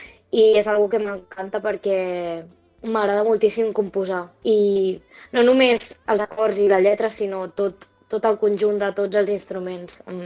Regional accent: Tarragona, Catalonia, Spain; Doncs jo vinc de Tarragona i des de molt petit he estudiat...

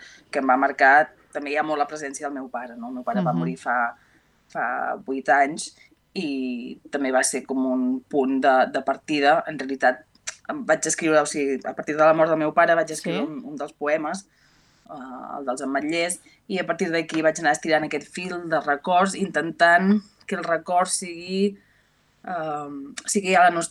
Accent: Sabadell, Catalonia, Spain; Per tant, és una terra molt estimada, tot i que jo originàriament soc de Sabadell.

